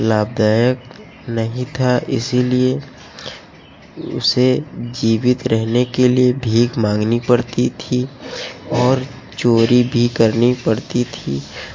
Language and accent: Hindi; Barabanki, Uttar Pradesh, India; मैं बाराबंकी से हूँ।